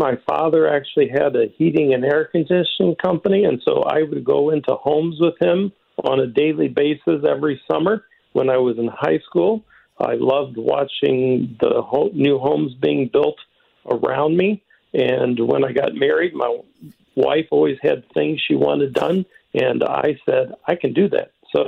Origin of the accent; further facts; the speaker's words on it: Cape Girardeau, Missouri, United States; now in St. Louis, United States; I was born in St. Louis, but at a young age of about 3, my father moved our family to Cape Girardeau, and that's where I grew up. And then after college, I moved back to St. Louis.